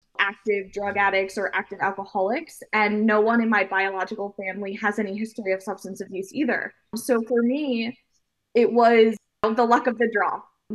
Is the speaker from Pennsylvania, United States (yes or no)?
yes; Philadelphia, Pennsylvania, United States; also born or lived in Ann Arbor, Michigan; I was born in Ann Arbor, Michigan, adopted by a wonderful family from Philadelphia, raised in the suburbs of Philadelphia. I had a very good childhood.